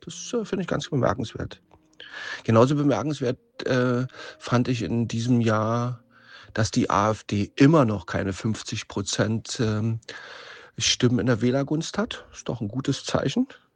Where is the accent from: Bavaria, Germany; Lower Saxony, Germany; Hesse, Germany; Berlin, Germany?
Berlin, Germany; ich bin ja Berliner, hört man vielleicht auch